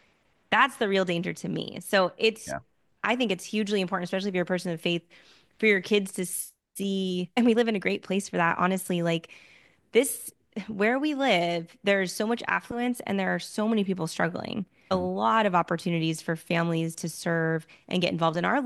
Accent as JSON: {"language": "English", "region": "California", "country": "United States", "tie": "born or raised there", "said": "I grew up in Southern California too, actually, and I went to school up in Northern California, and my husband's from here."}